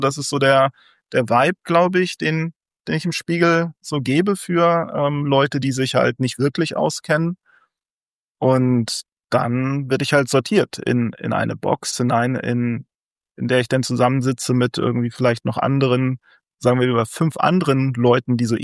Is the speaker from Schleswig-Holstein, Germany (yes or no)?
yes; Bad Oldesloe, Schleswig-Holstein, Germany; born there; geboren in Bad Oldesloe, Schleswig-Holstein, Deutschland, ne? Muttersprache Deutsch